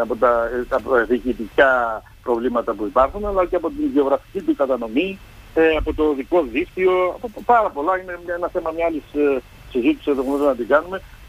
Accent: Megali Vrysi, Greece; born there; Έχω γεννηθεί στη μεγάλη βρύση.

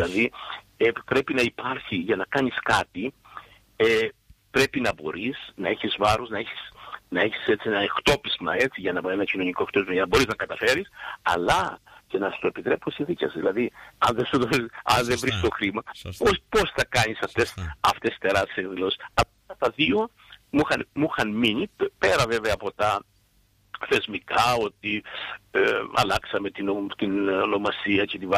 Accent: Greece; now in Germany; Αφού εδώ πέρα υπάρχει νομικό πρόσωπο αυτό γερμανικό, ανεξάρτητα πώς εμείς είμαστε Έλληνες, είναι νομικό πρόσωπο.

